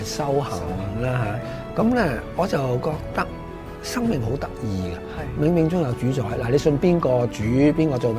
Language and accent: Cantonese; Hong Kong; 我覺得我哋香港人對中國最偉大嘅對內地啊，對我哋成個民族最偉大嘅貢獻可以做嘅就係令到中國人食好啲。